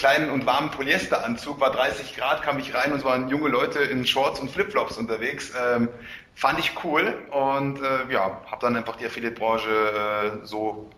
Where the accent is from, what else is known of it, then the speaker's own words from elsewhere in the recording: Munich, Bavaria, Germany; born there; ich bin 29 Jahre alt, in München geboren, habe dort dann auch Philosophie studiert